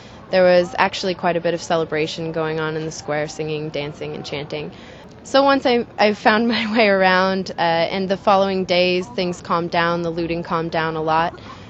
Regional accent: United States; It was interesting being an American citizen there.

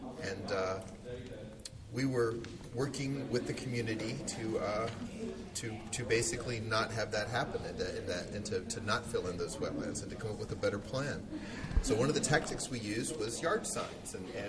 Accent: Slidell, Louisiana, United States; also born or lived in Mississippi; I grew up in Slidell, Louisiana, and along the coast of Mississippi.

